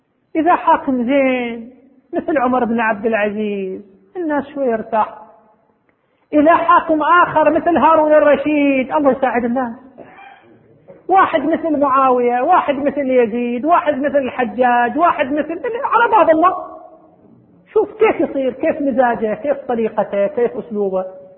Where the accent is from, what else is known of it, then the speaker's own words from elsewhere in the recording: Saudi Arabia; عندنا في المملكة العربية السعودية،